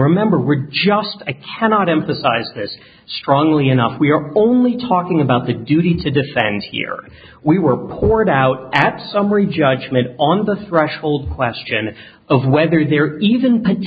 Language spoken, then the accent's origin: English; Washington, District of Columbia, United States; I'm from Washington, D.C.